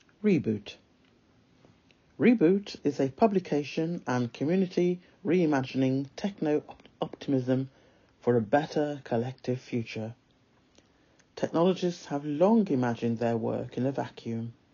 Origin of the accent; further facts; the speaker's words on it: Johns Creek, Georgia, United States; I'm from Johns Creek, GA